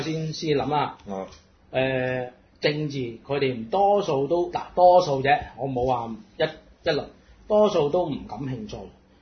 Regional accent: Hong Kong; 因為我係香港人。

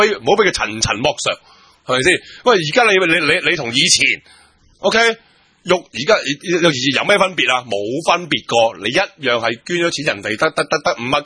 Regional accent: Hong Kong; 咁既然系咁，我香港人惯咗噶啦

